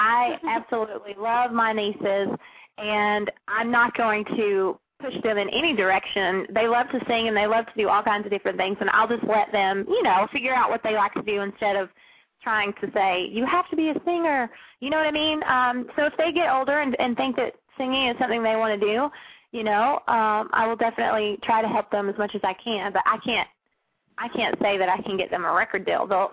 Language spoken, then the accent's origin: English; Georgia, United States; I'm from Georgia. I bleed red and black. I'm a big Bulldog fan, and I love football.